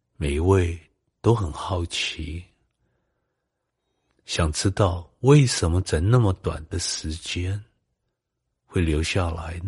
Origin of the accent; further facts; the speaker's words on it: Brazil; 我在巴西长大，当时最多也跟其他的小孩子一样，晒太阳、玩足球